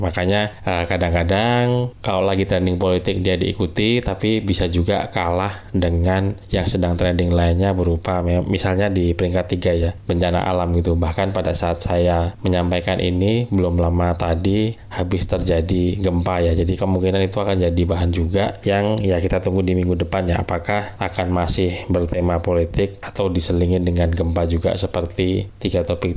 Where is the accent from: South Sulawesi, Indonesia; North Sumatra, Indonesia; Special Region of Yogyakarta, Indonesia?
Special Region of Yogyakarta, Indonesia; Yogyakarta; born there; Gedung Agung di Yogyakarta, tempat kelahiran saya.